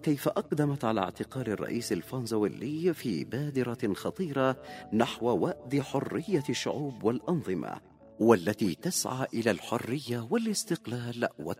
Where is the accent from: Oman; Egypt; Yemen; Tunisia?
Yemen; ونحن كشعب يمني